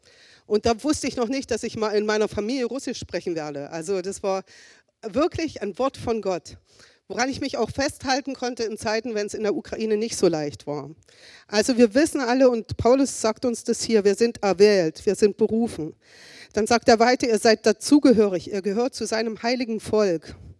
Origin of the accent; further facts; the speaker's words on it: East Germany, Germany; Also zum Beispiel bin ich ja in der DDR aufgewachsen. Ich habe schon gesagt, dass ich schon das ältere Semester bin. Und ich musste Russisch lernen in der Schule.